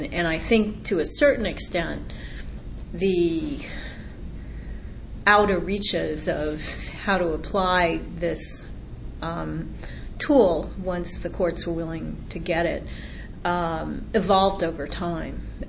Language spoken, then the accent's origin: English; New York, United States; What happened was I'm from New York and had always wanted to return